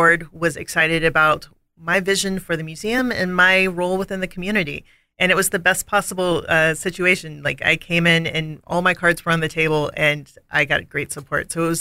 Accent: Pensacola, Florida, United States; also born or lived in Atlanta; So I grew up in Pensacola, Florida

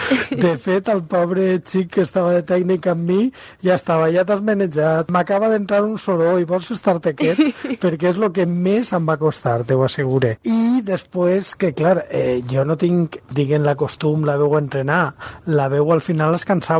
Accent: Valencian Community, Spain; accent: Valencian; parle jo en el meu accent, que quan parlo en castellà és molt fàcilment reconeixible que soc valencià

